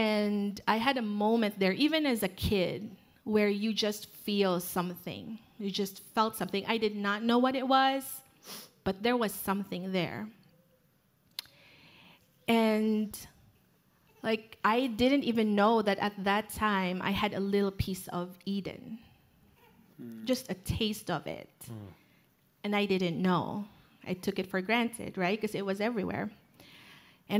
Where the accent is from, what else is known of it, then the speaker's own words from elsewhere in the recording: Philippines; moved away as an adult; now in United States; I grew up in the Philippines, and I came here in the States when I was 22. So all of my childhood are in the Philippines. Our house was made of bamboo floors and bamboo walls and a tin roof